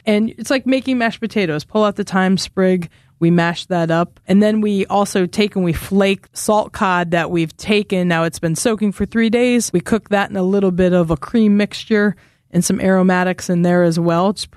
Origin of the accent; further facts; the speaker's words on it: Wisconsin, United States; maybe it's just because I grew up in the Midwest and, you know, I'm from Wisconsin where we'll go back out there and there's supper clubs